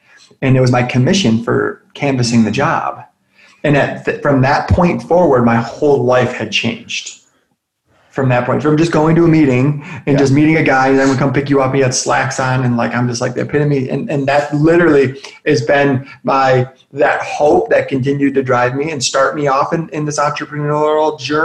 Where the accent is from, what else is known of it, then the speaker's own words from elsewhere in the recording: Detroit, Michigan, United States; I'm from the Detroit area. Everything has to do with vehicles. And my parents are both auto workers